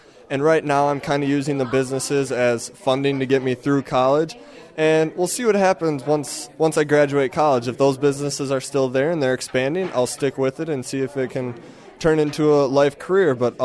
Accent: Randolph, Wisconsin, United States; I'm from Randolph, Wisconsin, small little town in south central Wisconsin.

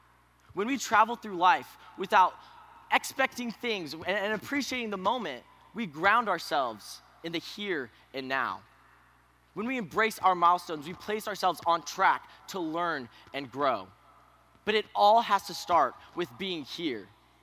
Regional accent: Colfax, Washington, United States; I'm 20 years old, and I'm from Colfax, Washington. I talked about my experiences growing up in a small community and playing basketball.

